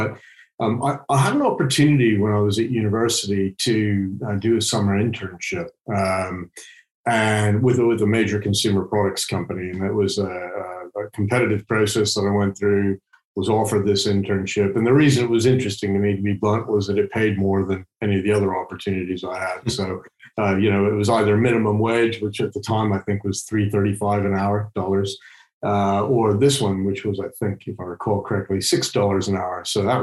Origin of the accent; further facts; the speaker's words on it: Kansas City, Missouri, United States; moved away as an adult; I was born in the United States, lived there until my mid-30s. I actually grew up in a city called Kansas City, which isn't the most well-known holiday destination.